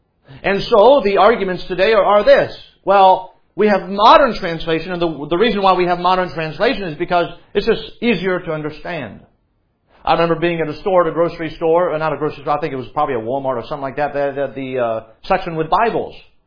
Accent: France; I speak French and English, and I grew up in France, and so very fluent in French. Although I'm kind of losing, my edge on that.

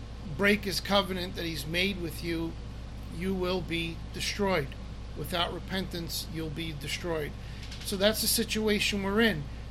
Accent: United States; And me being an American and you being Americans

